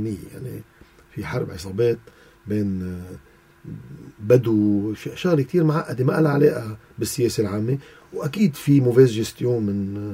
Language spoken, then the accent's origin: Arabic; Lebanon; أنا كمواطن لبناني